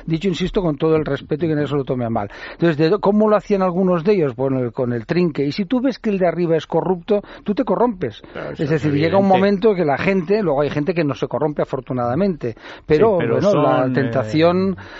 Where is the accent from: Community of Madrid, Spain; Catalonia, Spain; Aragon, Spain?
Catalonia, Spain; yo como catalán, y Javier también, que lo hemos vivido y tal